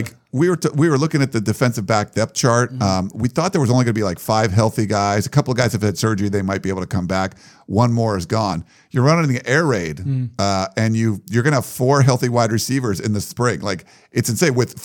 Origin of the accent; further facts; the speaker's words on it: Pittsburgh, Pennsylvania, United States; I'm from Pittsburgh originally